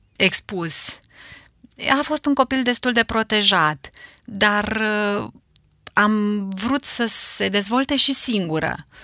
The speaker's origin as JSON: {"language": "Romanian", "town": "Iași", "region": "Iași County", "country": "Romania", "tie": "born or raised there", "also_born_or_lived": "Târgu Neamț", "lives_now": "Bacău, Romania", "said": "Am copilărit la Iași, am locuit pentru 9 ani la Târgu Neamț, de 10 ani suntem la Bacău."}